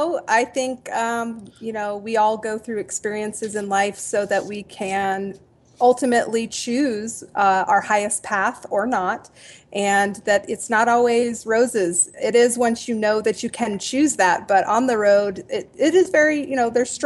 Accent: England, United Kingdom; also born or lived in Japan; I was born in Japan, and then we went several other places, and I ended up in England where I grew up.

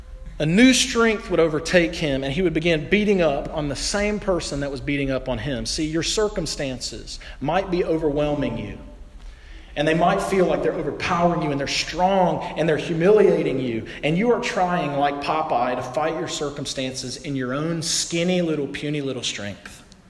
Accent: the South, United States; Your accent makes you sound stupid. I know, I'm from the South.

